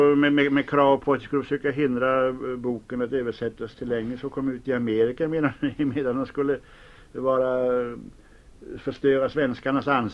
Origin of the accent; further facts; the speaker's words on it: Småland, Sweden; Det var en gammal bonde från min småländska hemsocken